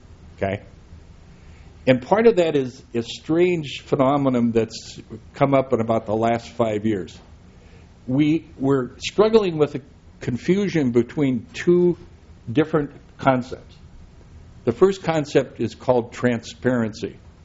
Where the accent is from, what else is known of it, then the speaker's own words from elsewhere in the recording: Montana, United States; We have some terminology that I learned growing up in Montana that I cannot use in polite settings.